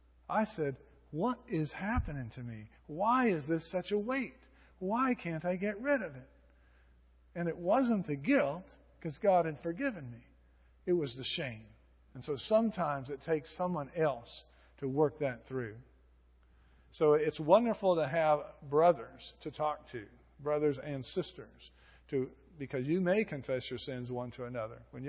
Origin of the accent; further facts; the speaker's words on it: Silver City, New Mexico, United States; I came from Silver City, New Mexico, to go to Vanderbilt, sight unseen.